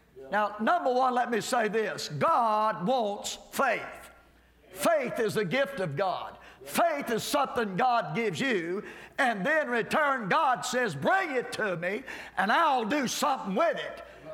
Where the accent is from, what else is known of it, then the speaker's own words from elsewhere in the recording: Kentucky, United States; I love it. I'm from Kentucky. You wouldn't know that talking to me. But I love Florida. I pastored in Florida